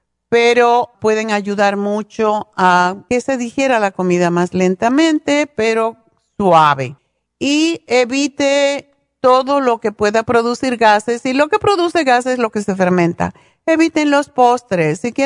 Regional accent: Cuba; sobre todo porque somos cubanas

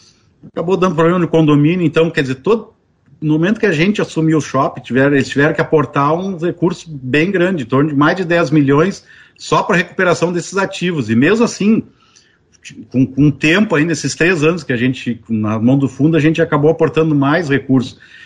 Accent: Lajeado, Rio Grande do Sul, Brazil; also born or lived in Arroio do Meio / Porto Alegre; eu sou do Vale Taquari, nasci em Arroio do Meio, eu vivi até a minha infância em Lajeado e depois, com o falecimento do meu pai, acabei indo para Porto Alegre

